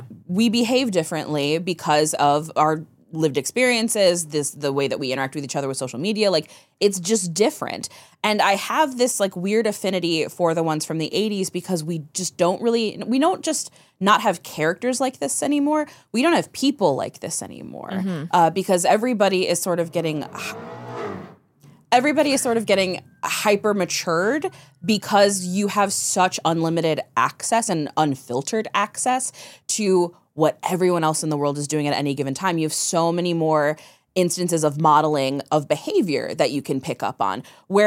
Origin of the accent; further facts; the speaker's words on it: Midwest, United States; Yeah, and he's not from, we're from the Midwest.